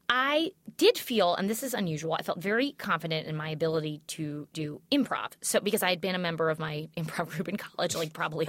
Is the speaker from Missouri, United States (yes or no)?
yes; St. Louis, Missouri, United States; now in New York, United States; So when I came to New York, you know, I grew up in St. Louis.